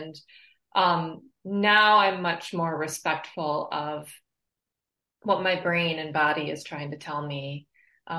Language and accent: English; New York, United States; also born or lived in Boston, Massachusetts; my husband and I moved from Massachusetts, mm-hmm. from the Boston area, but I am actually from upstate New York originally.